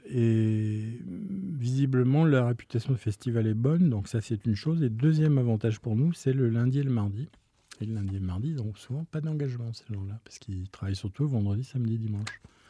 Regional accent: Lyon, Auvergne-Rhône-Alpes, France; Je suis lyonnais

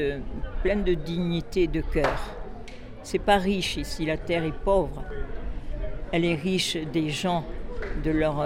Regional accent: Provence-Alpes-Côte d'Azur, France; Je venais de la Côte d'Azur, vous voyez le contraste.

